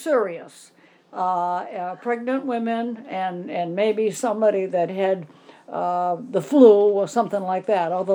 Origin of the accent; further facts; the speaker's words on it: South Paris, Maine, United States; born there; I was born in South Paris, in the little house right now that is an Asian restaurant right next to Maurice's.